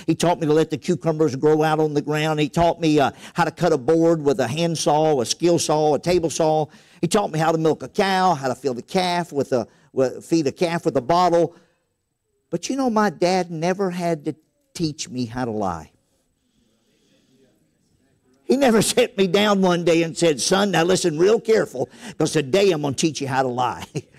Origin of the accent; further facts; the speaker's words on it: Louisiana, United States; I grew up in Louisiana, way out in the country, kind of like this. We lived on a dead-end dirt road, and my dad was a carpenter.